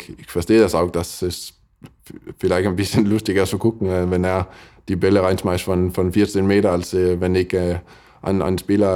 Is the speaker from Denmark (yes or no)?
yes; Denmark; German is a second language; now in Flensburg, Germany; umziehen zu Flensburg als Däne. Und das war auch schnell, dass ich mir hier wohnt gefühlt.